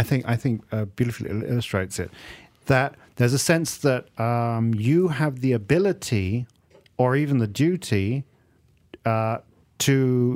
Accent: England, United Kingdom; I grew up in England, which is actually, quite frankly, a very violent, street violence kind of society.

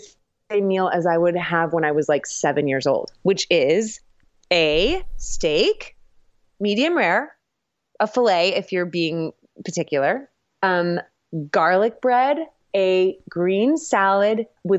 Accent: Danville, California, United States; Yeah. That's crazy.

